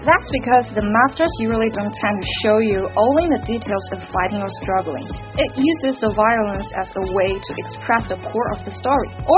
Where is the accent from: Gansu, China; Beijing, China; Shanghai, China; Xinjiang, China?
Gansu, China; You know, which is designed nearby today's Dunhuang District, which is near my hometown, and welcome everybody, come to Dunhuang.